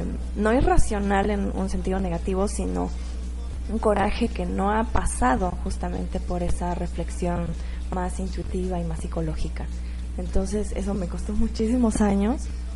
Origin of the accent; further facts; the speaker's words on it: Mexico; Pero los únicos que le atinaron a mi identidad mexicana fueron los tratantes de personas.